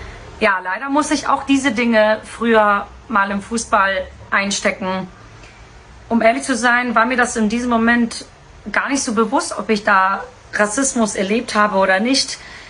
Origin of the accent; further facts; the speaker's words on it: Hamburg, Germany; Weil ich als gebürtige Hamburgerin, ich kann Deutsch sprechen, ich bin hier aufgewachsen